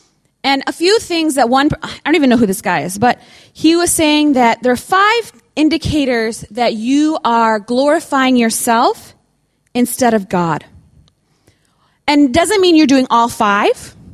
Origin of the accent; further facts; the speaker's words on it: United States; and I can say that because I'm American